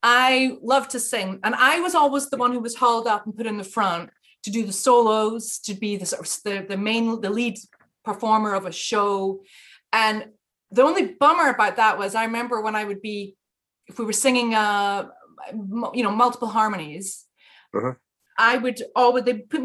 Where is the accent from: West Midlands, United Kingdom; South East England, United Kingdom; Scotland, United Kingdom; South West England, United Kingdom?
Scotland, United Kingdom; Dundee; born there; Well, I was born in Dundee.